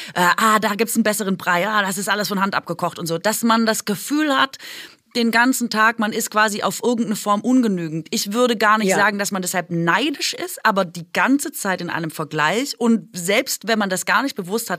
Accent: Baden-Württemberg, Germany; ich als Schwäbin

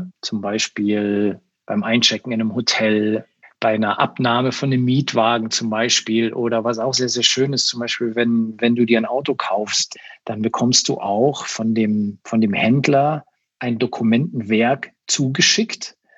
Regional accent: Germany; dass wir als Deutsche da noch vorsichtiger sind als alle anderen.

